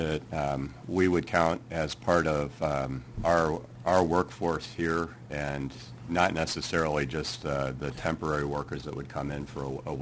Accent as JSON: {"language": "English", "region": "Iowa", "country": "United States", "tie": "born or raised there", "said": "I grew up in Iowa, so it was a trip home for the Iowa State Fair for me"}